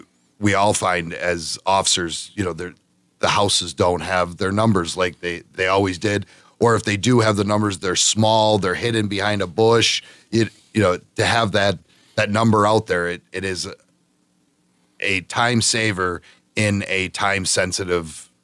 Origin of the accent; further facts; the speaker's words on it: Dunmore, Pennsylvania, United States; growing up in Dunmore, that's how it's always been.